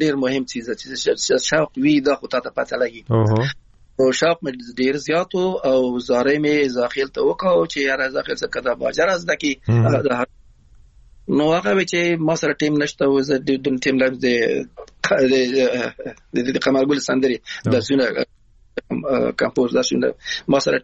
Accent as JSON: {"language": "Pashto", "country": "Afghanistan", "also_born_or_lived": "Iran", "moved": "yes", "said": "موږ د افغانستان راغلی یو نو ایران راغلی مو"}